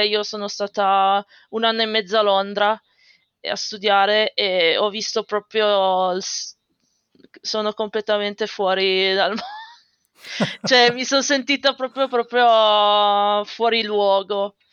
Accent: Prarostino, Piedmont, Italy; sono di Pinerolo, e non sono neanche okay. di Pinerolo, sono di Prarostino. Prarostino okay. che è proprio un buco di posto vicino a Pinerolo sulle colline.

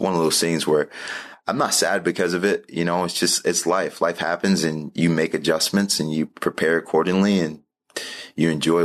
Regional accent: New Jersey, United States; and we're in the Midwest. My wife's from New York. I'm from New Jersey.

